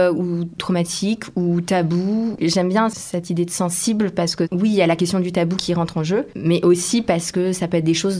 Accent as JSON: {"language": "French", "country": "Mauritius", "said": "Tu viens d'où ? Ah, l'île Maurice."}